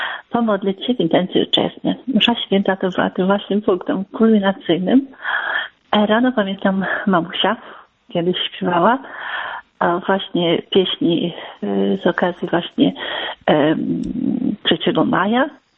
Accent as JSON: {"language": "Polish", "region": "Podlaskie Voivodeship", "country": "Poland", "said": "Pochodzę, tak jak zaznaczyłam, z Podlasia, wywodzę się też z rodziny rolniczej"}